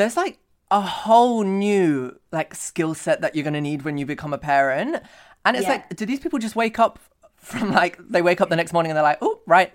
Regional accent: London, United Kingdom; I'm from London.

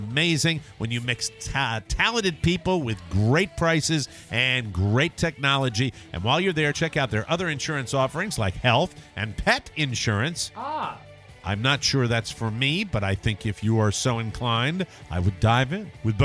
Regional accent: Glastonbury, Connecticut, United States; I was living in my hometown of Glastonbury, Connecticut, when ESPN was created.

